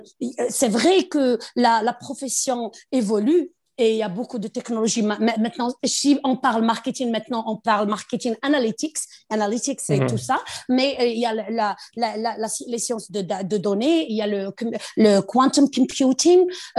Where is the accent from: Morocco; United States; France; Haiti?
Morocco; Moi, je suis originaire du Maroc, c'est de l'Afrique